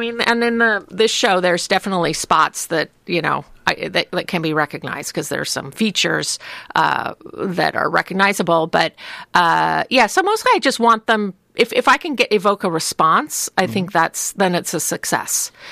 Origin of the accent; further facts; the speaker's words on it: Portland, United States; So I grew up in Portland. And like I said, my dad grew up here